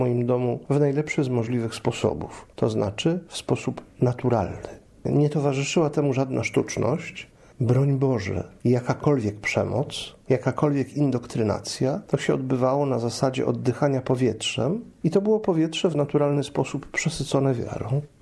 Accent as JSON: {"language": "Polish", "town": "Pszów", "region": "Silesian Voivodeship", "country": "Poland", "tie": "born or raised there", "said": "W mojej rodzinnej miejscowości, w Przowie, okolice Rybnika Wodzisławia Śląskiego, Raciborza. W dalszym ciągu małe miasteczko jest Pszów."}